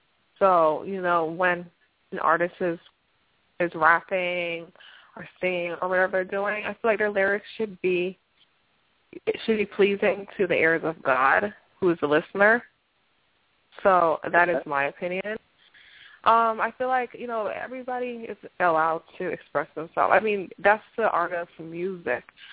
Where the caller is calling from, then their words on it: Florida, United States; I'm calling from South Florida.